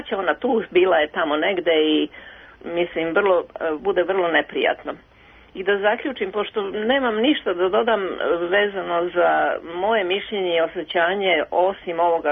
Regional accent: Belgrade, Serbia; moji su rođeni, ja sam odrasla u Beogradu. Sećam se Beograda, onog divnog 50. i 60. godina.

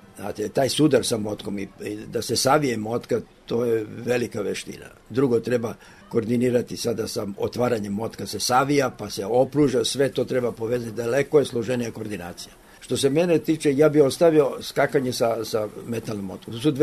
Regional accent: Kragujevac, Šumadija and Western Serbia, Serbia; ja sam ipak Kragujevčanin

